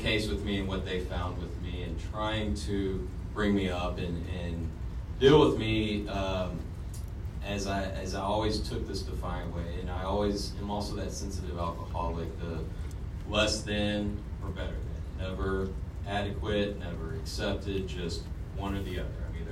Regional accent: Austin, Texas, United States; now in San Antonio, United States; My home group is the Turning Point Men's Meeting in San Antonio, Texas, where I live. I'm originally from Austin.

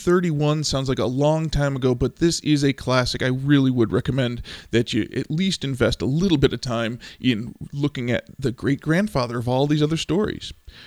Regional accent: Chicago, Illinois, United States; For those of you who don't know, I grew up on the South side of Chicago, and this is not my real accent.

